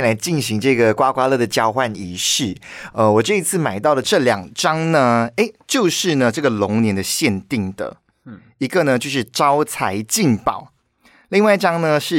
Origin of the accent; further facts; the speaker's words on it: Malaysia; 因为我们马来西亚人啊，在这个农历新年的期间呢，会听很多的这种贺岁歌曲